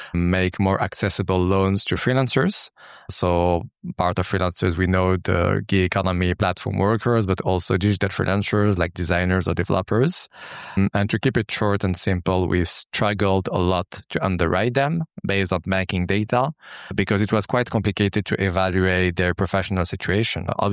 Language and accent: English; Casablanca, Casablanca-Settat, Morocco; now in Paris, France; So personally, I'm a Moroccan and French entrepreneur. I grew up in Morocco, in Casablanca. I came to France in 2009.